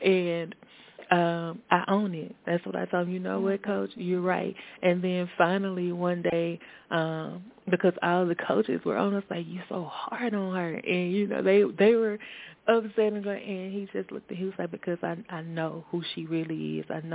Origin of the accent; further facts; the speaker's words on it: Mississippi, United States; I am, yep. I am from the Mississippi Delta area.